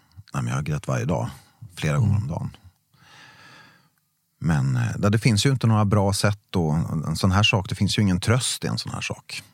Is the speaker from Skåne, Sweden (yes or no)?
yes; Ängelholm, Skåne, Sweden; Vi är uppvuxna i Ängelholm i Skåne.